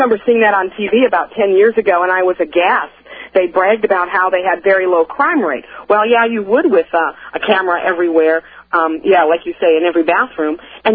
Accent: United States; I mean, as an American, a red-blooded American

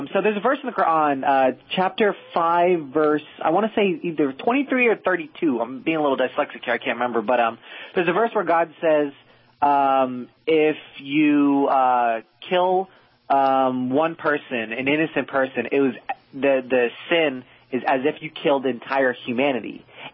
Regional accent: Reynoldsburg, Ohio, United States; Well, ethnically, I'm Indian, but I was born and raised in Ohio. Grew up in a small town called Reynoldsburg.

